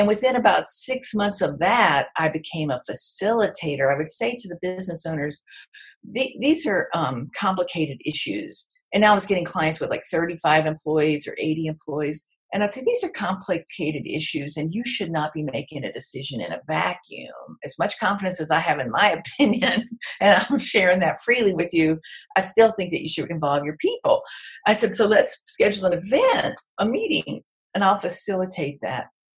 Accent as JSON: {"language": "English", "region": "Mississippi", "country": "United States", "said": "And I'm really great, because I'm from Mississippi, I'm really great at getting people to tell me stuff they shouldn't tell me."}